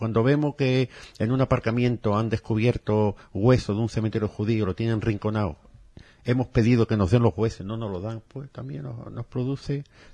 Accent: Morocco; yo en mis tiempos, en mi infancia en Marruecos

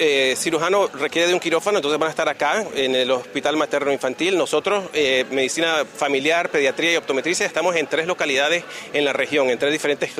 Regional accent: Nicaragua; Soy de Nicaragua originalmente, pero no he viajado mucho a Sudamérica y es un verdadero placer estar aquí en Paraguay con ustedes.

